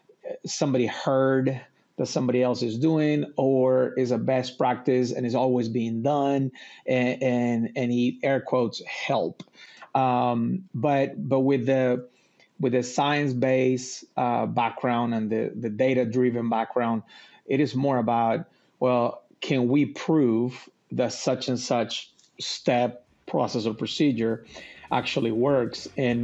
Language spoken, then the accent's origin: English; Lima, Peru; English is a second language; moved away as an adult; now in United States; I am from Peru, originally from Lima, Peru. And due to my dad's professional career, we moved a lot.